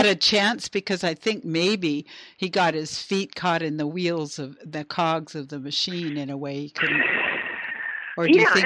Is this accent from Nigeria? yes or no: no; Canada; as a Canadian, I think it's hilarious, the socialism paranoia.